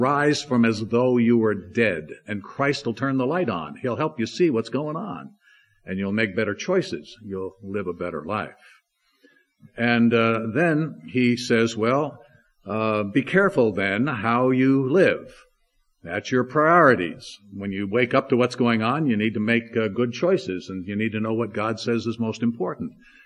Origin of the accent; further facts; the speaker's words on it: Orlando, Florida, United States; I'm from Orlando, Florida, so I don't get this nice cool weather very often